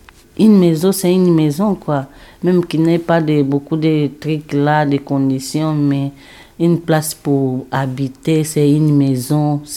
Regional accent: Angola; French is a second language; now in France

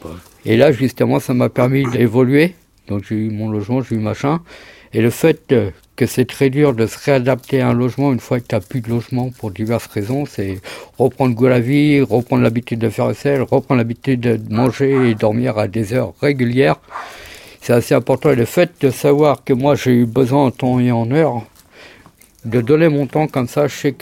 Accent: Île-de-France, France; À la base, je viens des banlieues de Paris. Après avoir fait à peu près le tour de la France et quelques pays d'Europe, j'ai dû trouver un endroit où aller. J'ai décidé de venir en Bretagne

